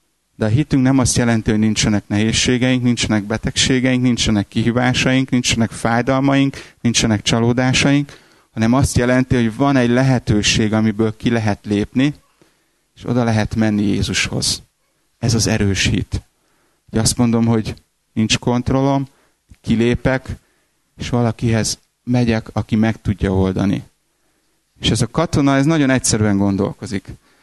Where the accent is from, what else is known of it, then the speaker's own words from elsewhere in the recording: Budapest, Hungary; accent: South Buda English; a dél-budai angol akcentusom az nem dallasi, és megkérdezte, hogy honnan jöttem, mondtam Magyarországról